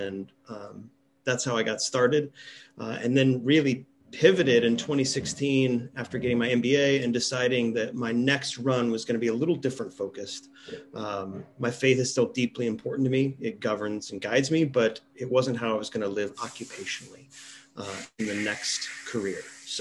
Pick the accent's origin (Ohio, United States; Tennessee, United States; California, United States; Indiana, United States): Indiana, United States; Fort Wayne; moved away as an adult; now in Chicago, United States; So I grew up in Indiana, Fort Wayne, Indiana, nothing too exciting. Couldn't wait to get out of Fort Wayne. So at 18, moved up here